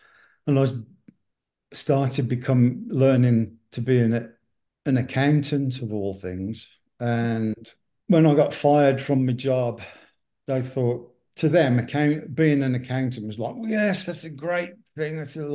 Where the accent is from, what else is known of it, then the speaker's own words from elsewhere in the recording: England, United Kingdom; especially growing up in England with national health and you don't pay for your health system or anything like